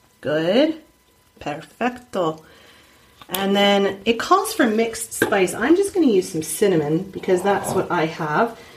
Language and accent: English; Amish country, United States; I'm from Amish country, the way they make pretzels, right?